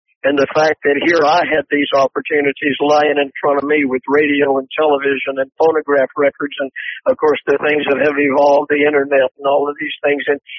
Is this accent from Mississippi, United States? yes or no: no; Commerce, Georgia, United States; I'm not just … from Commerce, Georgia, but I'm … from Commerce, Georgia